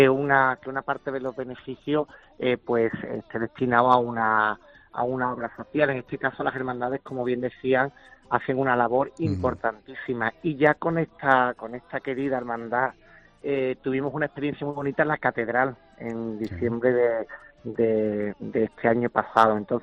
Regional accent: Seville, Andalusia, Spain; que soy un sevillano orgulloso de mi ciudad, de mis raíces

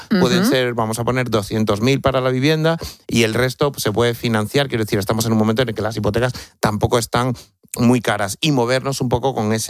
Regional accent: Talaván, Extremadura, Spain; una participación de 5 euros de la Lotería de la Virgen de mi pueblo, de Talaván, en la provincia de Cáceres.

